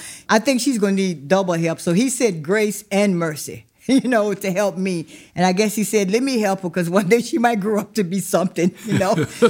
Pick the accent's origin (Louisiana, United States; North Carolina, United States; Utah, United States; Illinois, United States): Louisiana, United States; Ville Platte; Growing up here was wonderful. The community life, everyone knew each other, all of the neighbors, they looked out for each other.